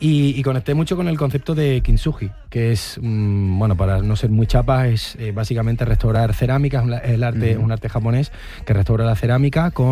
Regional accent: Seville, Andalusia, Spain; con mi raíz, con la raíz de donde vengo, de mi tierra maravillosa, Sevilla, Andalucía, ¿no?

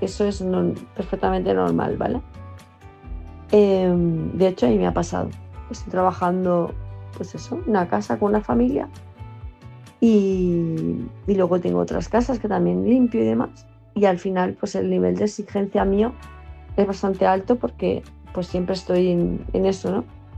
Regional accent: Palma de Mallorca, Balearic Islands, Spain; de Palma de Mallorca

